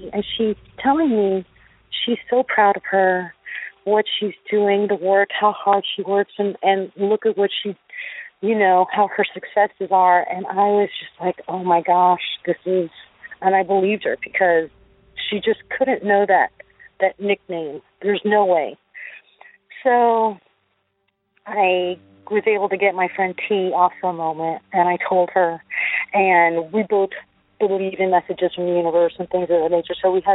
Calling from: Florida, United States; I'm calling from Florida.

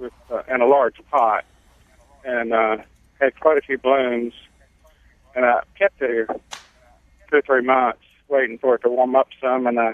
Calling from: Spanish Fork, Utah, United States; I'm calling from Spanish Fork.

